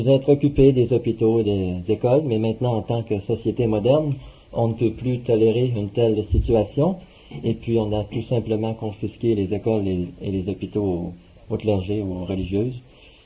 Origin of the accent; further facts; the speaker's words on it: Canada; accent: Canadian; Par l'accent, vous allez voir que je suis canadien, de toute façon.